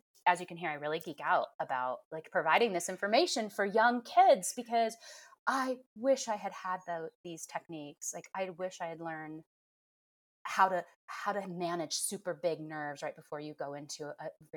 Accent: Midwest, United States; I grew up in the Midwest, and therapy wasn't something that was like talked about.

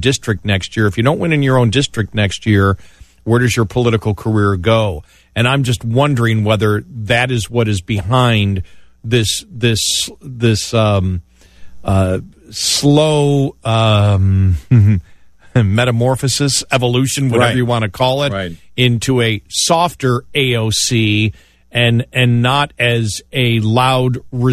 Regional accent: New York, United States; I'm from New York, and so the other side, by the way, the western side, still in New York

